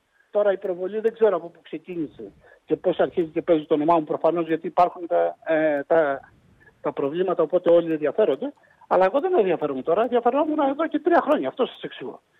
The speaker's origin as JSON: {"language": "Greek", "town": "Patras", "region": "Western Greece", "country": "Greece", "tie": "born or raised there", "said": "Μεγάλωσα με στην Πάτρα."}